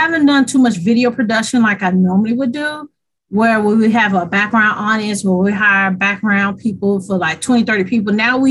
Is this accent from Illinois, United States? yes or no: yes; Chicago, Illinois, United States; Growing up in the Chicagoland area, especially on the west side of Chicago